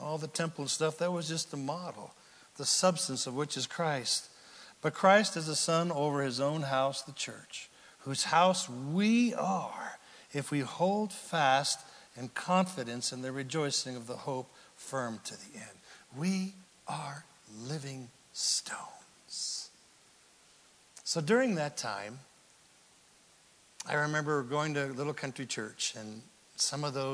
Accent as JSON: {"language": "English", "region": "California", "country": "United States", "said": "I was from Northern California. We weren't too far removed from the foothills of the Great Cascade Mountains."}